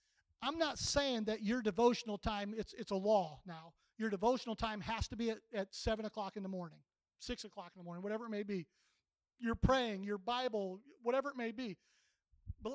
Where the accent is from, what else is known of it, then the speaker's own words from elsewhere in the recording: Chillicothe, Illinois, United States; I'm from Illinois. I grew up in, anybody know where Sparlin's at? Chillicothe? All that area, that's where we're from.